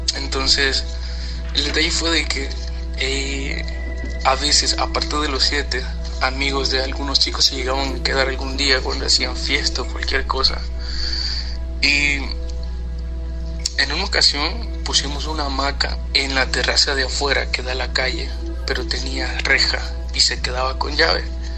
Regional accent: El Salvador; now in Madrid, Spain; yo soy salvadoreño, pero radico en Madrid desde hace 4 años.

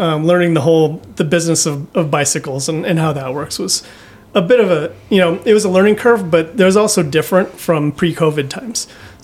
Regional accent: Iowa, United States; I grew up in Iowa, so

